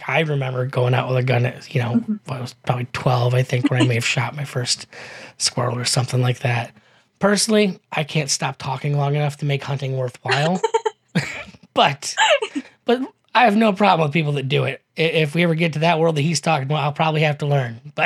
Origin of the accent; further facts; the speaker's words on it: West Virginia, United States; I am from West Virginia, and I'm excited for West Virginia for it.